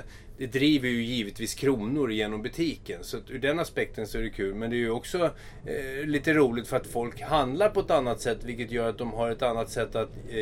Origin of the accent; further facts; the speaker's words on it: Tyresö, Stockholm County, Sweden; Jag är från Tyresö. Jag är uppväxt i Tyresö. Jag kom hit och vi flyttade in på Mygdalsvägen 16 ifrån stan, och då var jag något år bara.